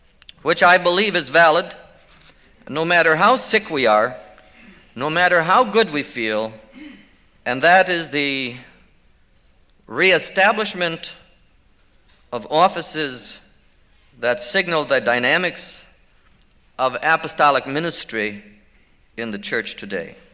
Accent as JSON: {"language": "English", "town": "Chicago", "region": "Illinois", "country": "United States", "said": "Well, I'm from Chicago. I've been there 20 years. I don't like it there."}